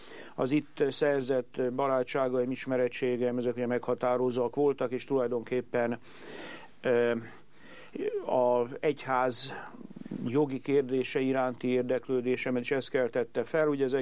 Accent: Budapest, Hungary; Budapesten nőttem fel, és itt végeztem iskoláimat is

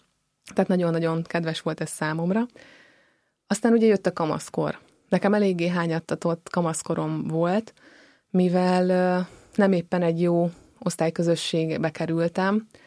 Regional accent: Nagyoroszi, Nógrád, Hungary; Én azt szoktam mondani, hogy nem is Pest megyei gyerek vagyok, hanem sokkal inkább Nógrád megyei, hiszen ott nőttem fel egy kis faluban, amit Nagyoroszinak hívnak.

